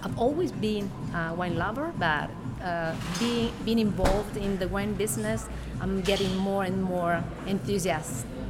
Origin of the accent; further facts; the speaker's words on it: South Italy, Italy; now in Verona, Italy; I'm really Italian, but the name is Greek. My parents are a little bit creative. I was born in Italy, in the south of Italy, but I live in Verona together with my family.